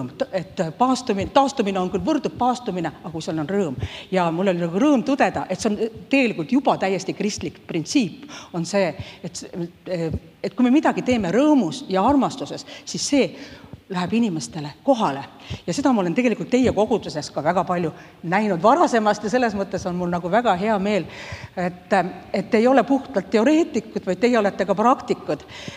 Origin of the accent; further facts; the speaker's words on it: Tartu, Tartu County, Estonia; Et, olen tartlane ja see sama koht, kus me siin...